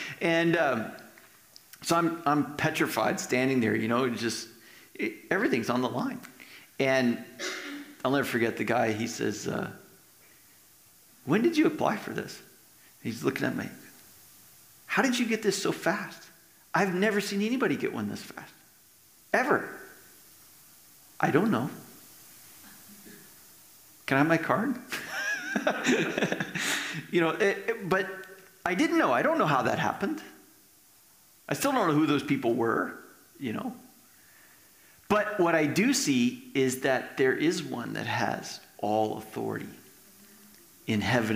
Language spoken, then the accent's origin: English; United States; now in Canada; when we did actually move here to Canada, it was May of 2004. And when we, I had applied, because I'm an American citizen, I had applied for permanent resident status